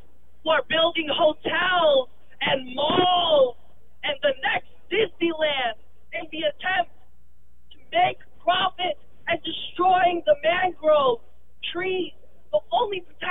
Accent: Philippines; So I'm here to share with you the realities of my home country. The Philippines

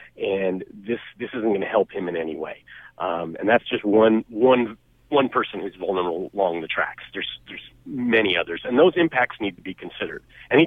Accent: Camas, Washington, United States; I'm from Camas, Washington. I have a lot of family in Camas. And we're a rail community

